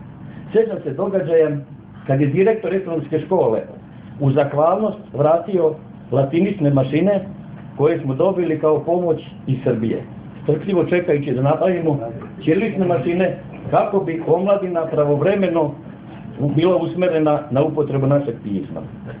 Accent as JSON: {"language": "Serbian", "town": "Vukovar", "region": "Vukovar-Srijem County", "country": "Croatia", "tie": "born or raised there", "moved": "as an adult", "said": "kao Srbin rođen i odrastao u Vukovaru, gdje sam živao do oktobra 1997. godine."}